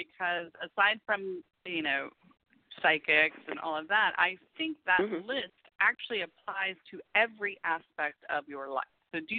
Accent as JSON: {"language": "English", "region": "Florida", "country": "United States", "tie": "born or raised there", "also_born_or_lived": "New England", "said": "I lived in New England for – I grew up in Florida for a few years, lived in New England for a few years, and came back down."}